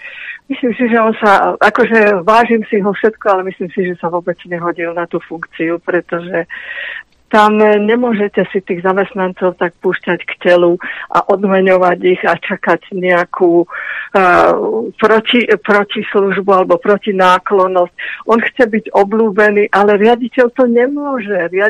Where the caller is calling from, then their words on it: Žilina, Žilina Region, Slovakia; Dobrý deň, ja som posluchačka zo Žiliny